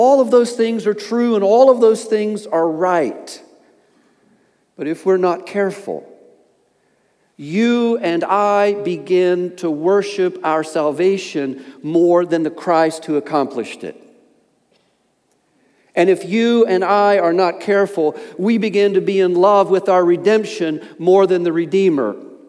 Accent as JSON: {"language": "English", "region": "Appalachia", "country": "United States", "tie": "born or raised there", "said": "See, I grew up in Appalachia in a rural environment, and everywhere I went, people were shouting"}